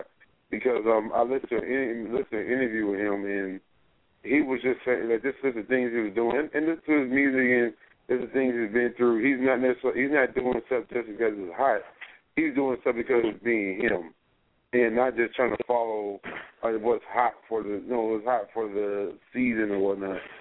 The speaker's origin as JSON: {"language": "English", "region": "New Jersey", "country": "United States", "lives_now": "Texas, United States", "said": "I'm originally from Jersey, and now I'm down here in Texas as well."}